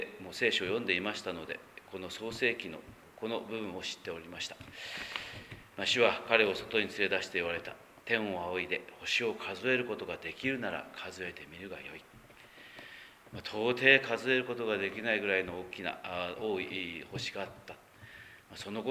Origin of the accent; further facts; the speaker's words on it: Aso, Kumamoto, Japan; もう一回はふるさとの阿蘇の草千里というところに夜行きまして